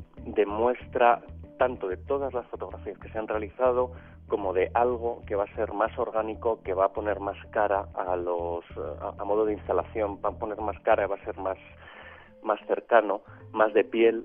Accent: Spain; y en este caso como españoles

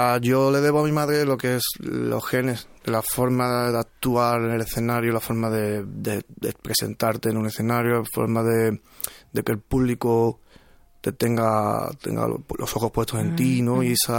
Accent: Seville, Andalusia, Spain; mi madre, al ser de Lebrija, yo soy un poco de Lebrija, ¿vale? Bien. Yo soy de Sevilla, pero soy un poco de Lebrija.

